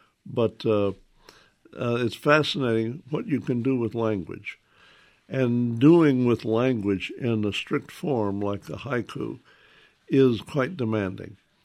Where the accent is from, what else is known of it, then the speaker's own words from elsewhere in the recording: the South, United States; As a Southerner, I knew.